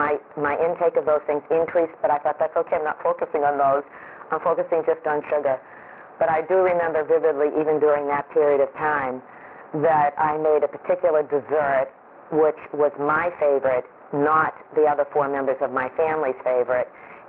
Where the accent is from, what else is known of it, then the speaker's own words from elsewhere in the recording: Beverly, Massachusetts, United States; I'm from Beverly, Massachusetts.